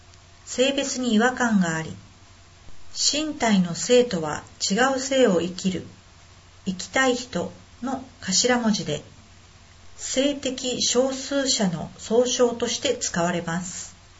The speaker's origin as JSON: {"language": "Japanese", "region": "Okayama", "country": "Japan", "moved": "yes", "lives_now": "Yaese, Japan", "said": "岡山県出身ですが、13年ほど前に以前の仕事 JICA の転勤で沖縄に住むようになり、今は八重瀬町在住です。"}